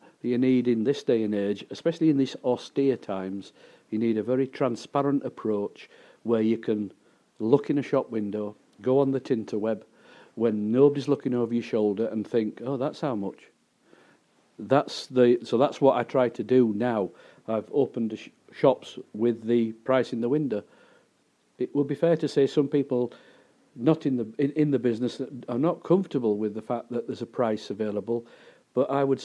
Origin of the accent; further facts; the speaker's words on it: Keighley, Yorkshire and the Humber, United Kingdom; I got the most amount of beatings when I were in my hometown of Keighley.